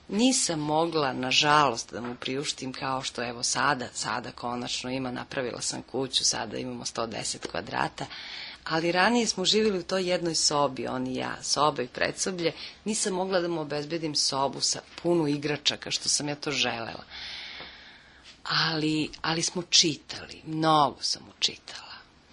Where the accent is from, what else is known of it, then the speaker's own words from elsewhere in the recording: Belgrade, Serbia; ja dolazim iz Beograda